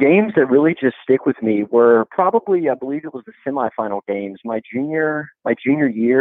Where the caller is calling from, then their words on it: Ruston, Louisiana, United States; from Ruston, Louisiana.